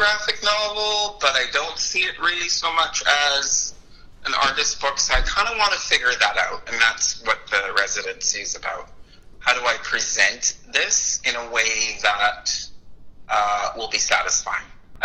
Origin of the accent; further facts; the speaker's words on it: United States; now in Canada; I am stupidly still an American, but I'm getting Canadian citizenship this year.